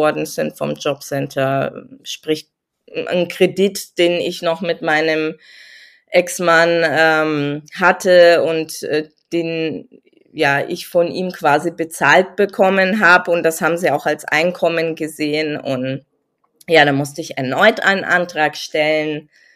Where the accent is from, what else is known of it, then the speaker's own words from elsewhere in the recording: Nuremberg, Bavaria, Germany; Ich komme aus Nürnberg und das ist in Bayern.